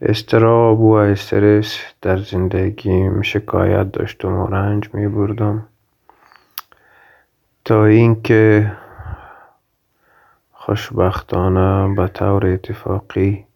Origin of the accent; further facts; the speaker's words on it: Afghanistan; من اصالتا از افغانستان هستم.